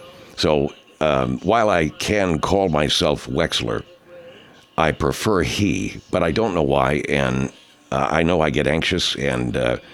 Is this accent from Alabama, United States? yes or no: yes; Birmingham, Alabama, United States; born there; I was born in Birmingham, Alabama.